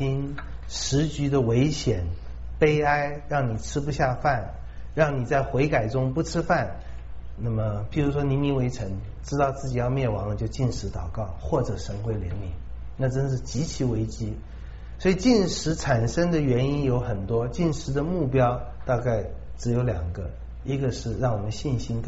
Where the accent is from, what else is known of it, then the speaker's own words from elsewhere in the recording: China; 我们中国人有一句话用在这里很像，打肿脸充胖子